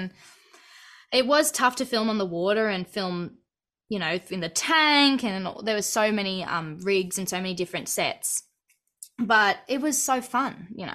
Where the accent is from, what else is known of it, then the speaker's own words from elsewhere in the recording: Australia; So my state, my home state and the state we were filming in, the borders were closed.